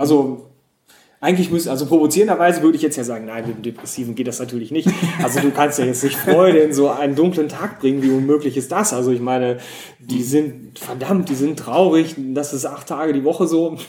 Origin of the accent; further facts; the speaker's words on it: North Rhine-Westphalia, Germany; Ich bin Ostwestfale, also wieso nicht?